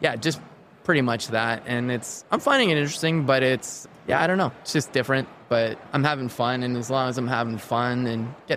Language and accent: English; Canada; Jason was making fun of me for being Canadian